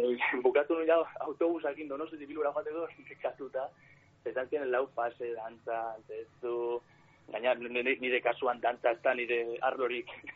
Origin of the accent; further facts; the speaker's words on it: San Sebastián, Basque Country, Spain; etxetik gertu nidu donostiarra naiz